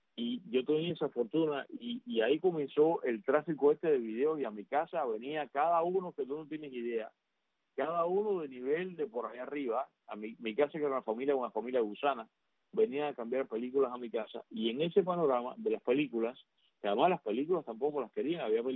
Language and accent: Spanish; Cuba; yo tuve un elefante de niño en Cuba, a principios de los años 60